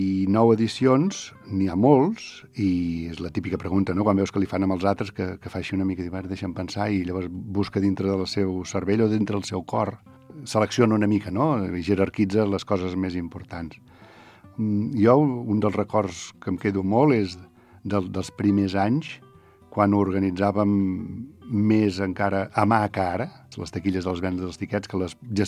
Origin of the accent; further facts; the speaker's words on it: Gelida, Catalonia, Spain; Jo soc gelidenc, és a dir, jo soc fill de Gelida i visc a Gelida, tot i que soc de Sant Sadurní també, perquè fa 37 anys que visc aquí moltes hores